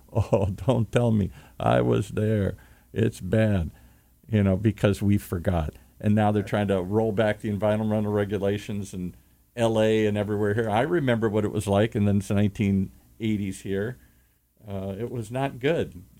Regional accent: Detroit, Michigan, United States; And I grew up in Detroit, which had the Detroit Lions

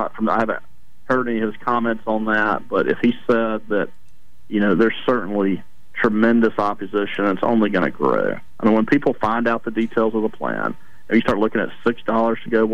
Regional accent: Alabama, United States; I'm from North Alabama, okay?

